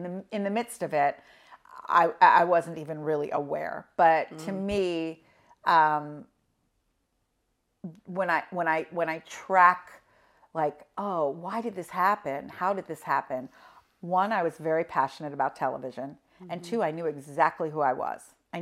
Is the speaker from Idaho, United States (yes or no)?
no; Philadelphia, Pennsylvania, United States; one of the first talk shows that happened to be in Philadelphia, my hometown.